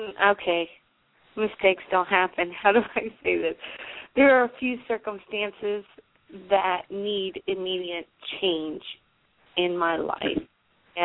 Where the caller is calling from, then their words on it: Pennsylvania, United States; I'm calling from Pennsylvania.